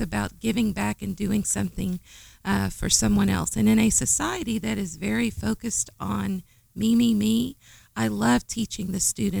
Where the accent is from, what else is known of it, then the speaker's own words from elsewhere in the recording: Kentucky, United States; That was a little too far away from home because I'm originally from Kentucky.